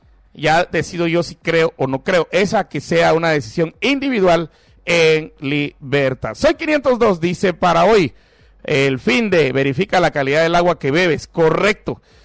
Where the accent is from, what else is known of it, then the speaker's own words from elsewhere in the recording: Iztapa, Escuintla, Guatemala; Si hacen un aeródromo allá en mi pueblo, allá en Iztapa.